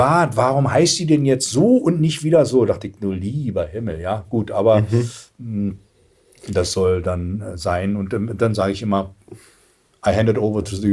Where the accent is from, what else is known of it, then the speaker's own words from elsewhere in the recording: Berlin, Germany; Aus Berlin. Ach, das hört man aber gar nicht. Naja, sage ich, naja, das muss man ja auch nicht hören. Wir haben zu Hause, in meinem Elternhaus wurde in Hochdeutsch gesprochen.